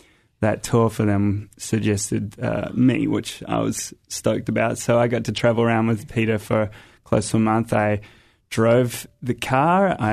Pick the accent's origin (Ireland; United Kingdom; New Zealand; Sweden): New Zealand; moved away as an adult; also born or lived in Australia; now in United States; No, I grew up in New Zealand. Yeah. And I also lived in Australia for a long time.